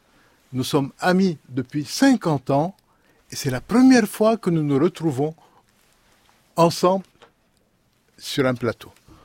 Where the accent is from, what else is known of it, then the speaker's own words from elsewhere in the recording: Lebanon; Quand on est Libanais, on attend la solution des problèmes et on n'est pas choqué que quelqu'un arrive en disant